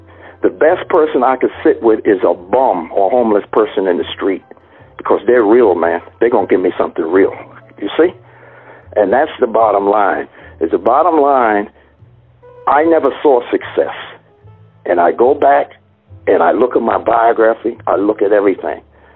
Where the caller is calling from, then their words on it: Geneva, Switzerland; I'm calling you from Geneva, Switzerland